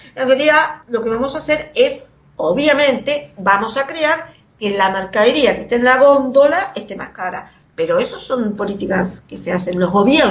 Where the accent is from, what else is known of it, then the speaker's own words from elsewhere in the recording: Argentina; en mi país, por ejemplo, hay una ley de emergencia alimentaria. Se le pidió al presidente que hiciera un decreto, y el presidente, ¿sabes qué es? Mauricio Macri